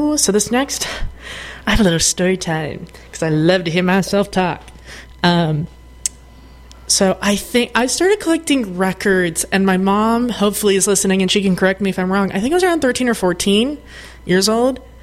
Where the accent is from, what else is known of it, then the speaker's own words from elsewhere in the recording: Sacramento, California, United States; this is back when I'm from Sacramento